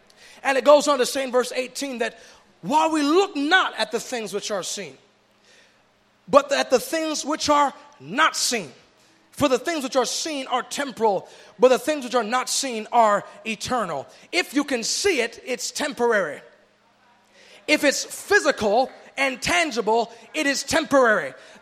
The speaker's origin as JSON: {"language": "English", "region": "Michigan", "country": "United States", "tie": "born or raised there", "said": "He was only about 19 years old, and he was out with his youth group back in my hometown in Michigan."}